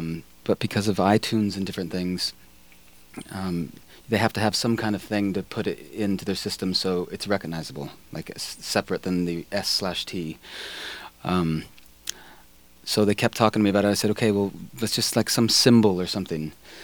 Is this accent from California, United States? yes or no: yes; California, United States; well, I'm from California, but I didn't really get hit with that big of like